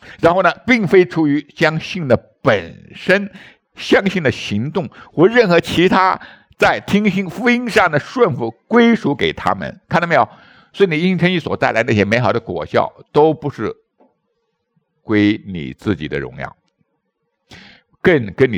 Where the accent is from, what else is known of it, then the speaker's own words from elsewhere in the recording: China; 就像我们中国人一样的